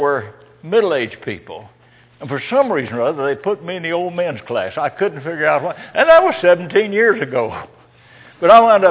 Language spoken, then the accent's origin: English; Alabama, United States; accent: Alabama; And there I was speaking my Alabama accent.